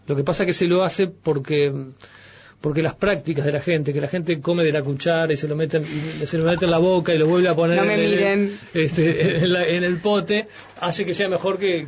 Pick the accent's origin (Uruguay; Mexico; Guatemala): Uruguay; a la mayoría de los uruguayos nos gusta que no sea tan oscuro como el argentino